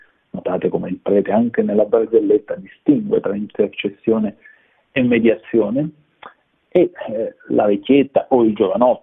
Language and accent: Italian; Abruzzo, Italy; voi sapete forse che sono abruzzese